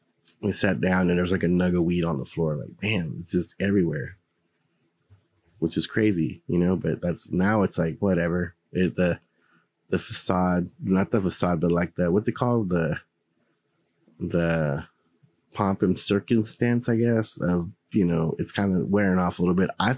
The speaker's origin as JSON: {"language": "English", "town": "Houston", "region": "Texas", "country": "United States", "said": "hang out with other guys that have the same stuff and be like, yeah, we're from Houston, you know. Over here, it's a little different."}